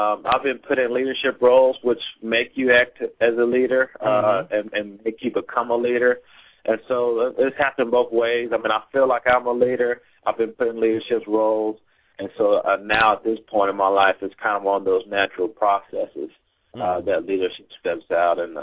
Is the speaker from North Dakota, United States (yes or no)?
no; Waco, Texas, United States; Yes, I'm from Waco.